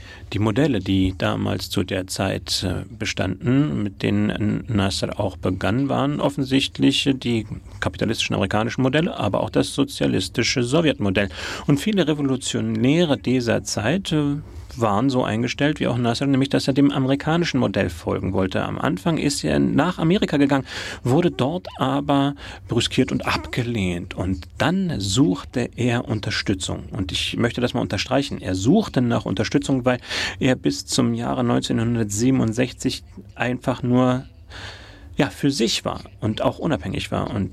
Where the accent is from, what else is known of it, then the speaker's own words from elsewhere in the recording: Egypt; Das heißt, als Ägypter Ägypten zu regieren, das war der Augenblick, in dem auch uns eine Stimme gegeben wurde.